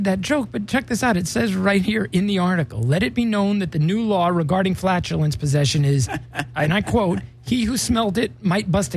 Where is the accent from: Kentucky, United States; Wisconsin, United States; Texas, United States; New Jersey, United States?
New Jersey, United States; Teaneck; One, this actually comes from my hometown in New Jersey. Oh, nice. I am from Teaneck, New Jersey, and that is the origin of this story.